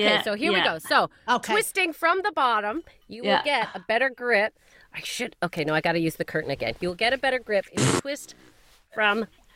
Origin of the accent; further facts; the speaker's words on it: Canada; moved away as an adult; now in United Kingdom; Now, when I first came to the UK, I am from Canada